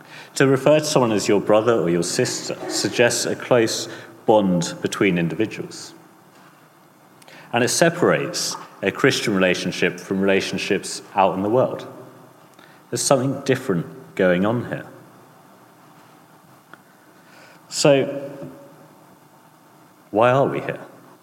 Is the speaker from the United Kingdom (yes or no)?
yes; United Kingdom; We're British, gets a bit touchy-feely.